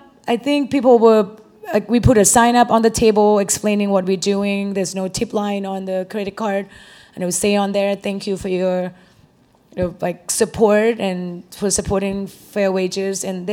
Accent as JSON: {"language": "English", "country": "Thailand", "said": "because I'm from Thailand, so we don't do tipping as much in Thailand either."}